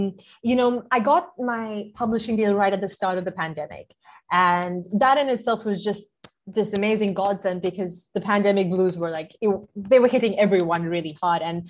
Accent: Sri Lanka; growing up in Sri Lanka, that's not necessarily something that I even let myself think about

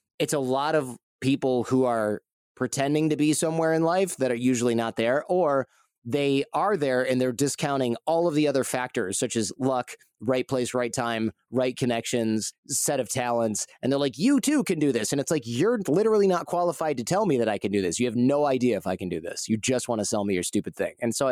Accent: Detroit, Michigan, United States; I probably growing up in the Midwest, we're not afraid to kind of make fun of ourselves, make fun of things.

